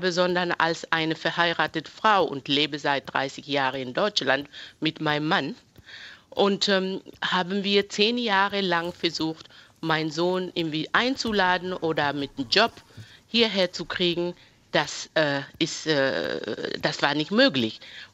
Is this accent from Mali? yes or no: yes; Mali; German is a second language; now in Germany; Ich komme aus Mali und ich sehe momentan, wie mein Land in Untergrund geht.